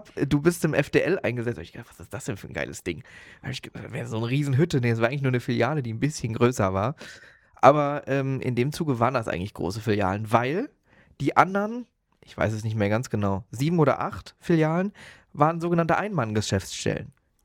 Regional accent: North Rhine-Westphalia, Germany; Und aber ich komme aus dem Dorf da. Und da in diesem kleinen Dörf, was heißt kleines Dörfchen, 4000 Einwohner

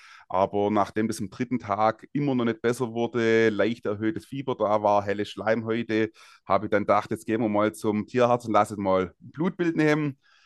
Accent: Baden-Württemberg, Germany; Ich komme aus der Ecke Nürtingen.

